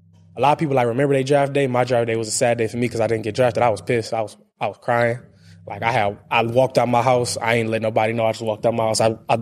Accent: Detroit, Michigan, United States; I'm from Detroit, so like, I'm 16 hours away from my family.

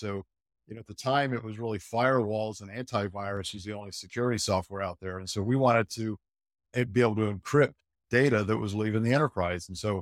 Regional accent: Illinois, United States; So grew up in the Midwest, outside of Chicago. Was born out there in the city of Broad Shoulders and went to school, undergraduate, University of Iowa, graduate degree, Notre Dame

